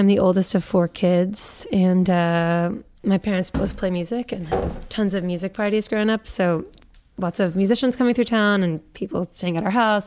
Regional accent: Newton, Massachusetts, United States; we grew up in Newton, which is sort of not as much what you would associate when you think of like the movies with the Wahlbergs

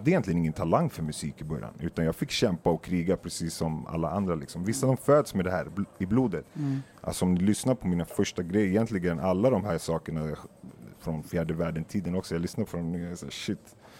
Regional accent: Tunisia; jag är från Tunisien, så jag åkte dit och testade proffslivet i 6 månader.

